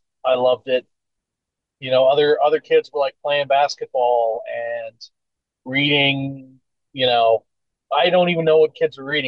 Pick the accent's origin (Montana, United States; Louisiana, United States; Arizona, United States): Montana, United States; Great Falls; also born or lived in Billings; I've lived in Montana my whole life. My dark secret is that I was born in Billings, but I've grown up in the Great Falls area most of my life, and that's home to me.